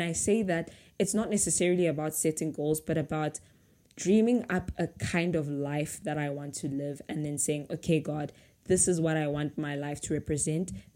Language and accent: English; Gauteng, South Africa; I grew up in Gauteng and I grew up in a word school.